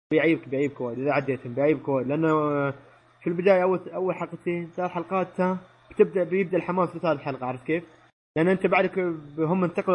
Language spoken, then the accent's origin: Arabic; Syria; بالنسبه لي انا سوري ما ادري